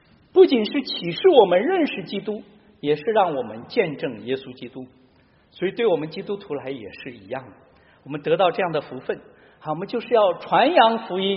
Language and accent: Chinese; China; 我们今天时代的人，特别是我们中国人啊